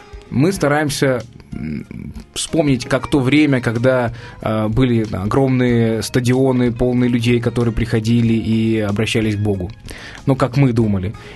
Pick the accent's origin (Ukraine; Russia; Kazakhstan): Ukraine; Я родом из Украины.